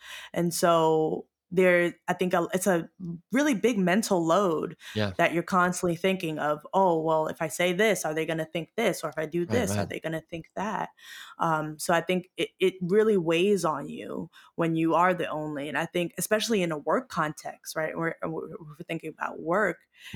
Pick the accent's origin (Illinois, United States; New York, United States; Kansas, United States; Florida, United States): New York, United States; I'm a New Yorker. I'm a Black woman. I'm, you know, the granddaughter of Southern Black folks.